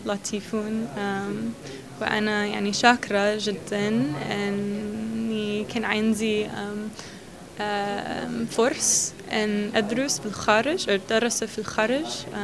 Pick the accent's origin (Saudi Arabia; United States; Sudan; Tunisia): United States; Oklahoma; Arabic is a second language; now in Morocco; وأنا أمريكية من ولاية أوكلاهوما، والآن أنا أسكن في المغرب وأنا من جامعة أوكلاهوما وأدرس اللغة العربية.